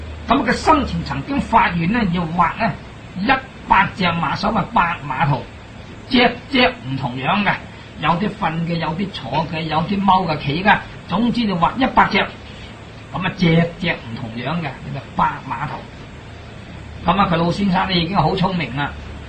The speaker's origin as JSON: {"language": "Cantonese", "country": "China", "said": "趙子昂在我哋中國人啊嚟講咧"}